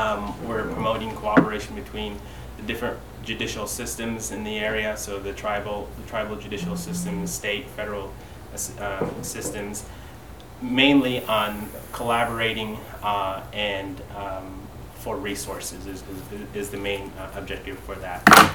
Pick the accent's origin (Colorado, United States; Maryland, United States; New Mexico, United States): New Mexico, United States; Peru; I'm Dene from Peru, New Mexico, the eastern part of the Navajo Reservation, just west of Albuquerque.